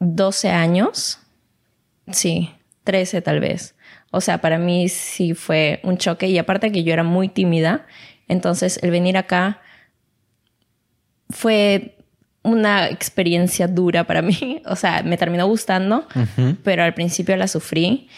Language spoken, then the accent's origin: Spanish; Peru; now in Germany; Yo soy de Perú. En Perú es muy común.